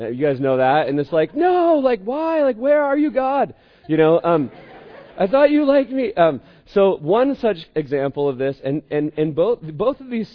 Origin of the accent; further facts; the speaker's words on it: Eugene, Oregon, United States; I'm from Eugene.